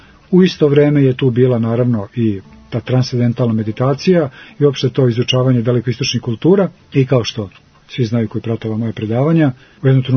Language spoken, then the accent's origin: Serbian; Belgrade, Serbia; moved away as an adult; now in United States; ja sam Beograđanin i to je nešto što se ne može iščupati. Znači, tamo sam rođen, tamo sam odrastao i tamo sam živio do 27. svoje godine. Sa 27 godina, 87. sam otišao u Ameriku